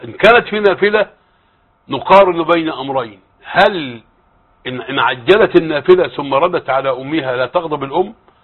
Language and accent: Arabic; Egypt; فإذا ما تزوج بالثانية وأخذت الزوجة القسيمة وقدمتها للقاضي عندنا في مصر